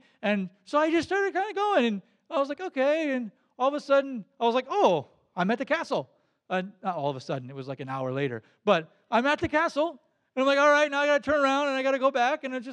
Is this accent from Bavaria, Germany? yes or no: no; Baden-Württemberg, Germany; I grew up in Black Forest, Germany, if that doesn't make sense.